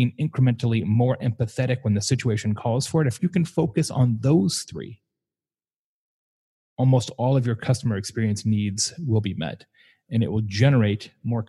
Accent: Lake Havasu City, Arizona, United States; first franchise restaurant at least, in my hometown of Lake Havasu City, Arizona, went 24 hours a day.

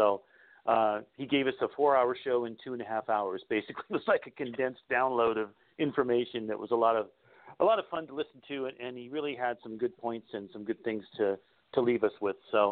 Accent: Alaska, United States; because I come from Alaska, and I know how to winterize windows.

